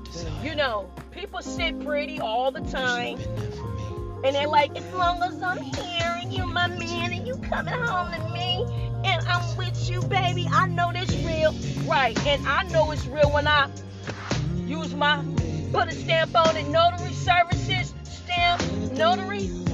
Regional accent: United States; And that's me married to a Nigerian, because I'm a Nigerian American too.

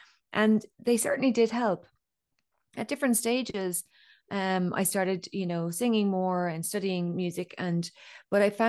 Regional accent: Ireland; And I'm Irish, so it isn't uncommon to have the local farmer in the local pub sing a song

